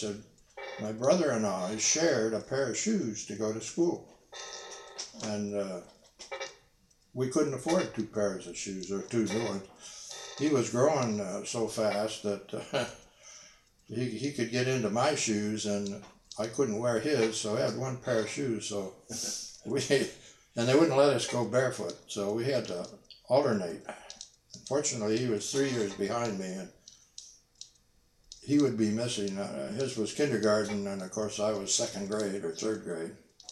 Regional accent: Detroit, Michigan, United States; My dad was running a foundry in Windsor, Canada, across the river.

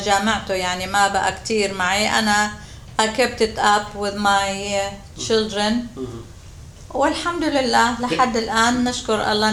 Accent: Syria; moved away as an adult; أنا أحب بلدي سوريا. مع اني صار لي 46 سنة هون وهنيك ما ربيت غير 20.

